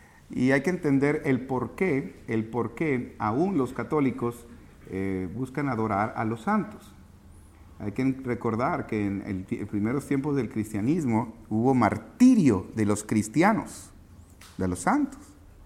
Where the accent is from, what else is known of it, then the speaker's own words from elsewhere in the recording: Tabasco, Mexico; moved away; Yo recuerdo cuando yo llegué de Tabasco, nada de Halloween, ¿verdad? Aquí aprendimos de Halloween.